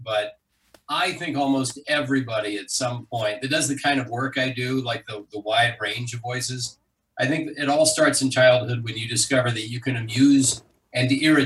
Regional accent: Savannah, Georgia, United States; also born or lived in Orlando; I moved from Savannah, Georgia, my hometown, to Orlando to get started in show business.

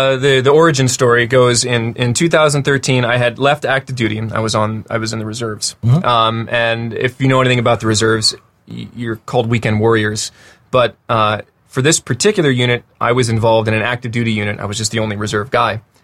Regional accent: New Jersey, United States; moved away as an adult; I am from Jersey.

